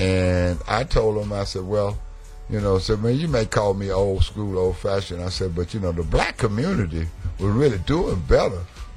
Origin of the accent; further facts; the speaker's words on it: Texas, United States; I was raised in East Texas, which is, you know, I guess just as racist.